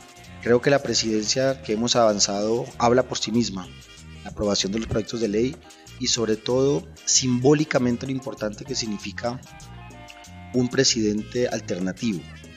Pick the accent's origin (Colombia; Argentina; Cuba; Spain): Colombia; Caribbean Region; yo que soy costeño, mi herencia costeña